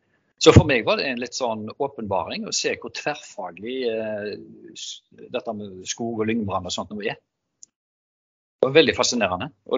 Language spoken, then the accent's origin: Norwegian; Haugesund, Rogaland, Norway; Jeg er fra Haugesund.